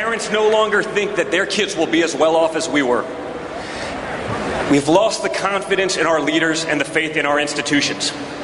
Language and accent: English; United States; I'm an American, and tonight I want to talk to you about the country we live in, the country our children will grow up in.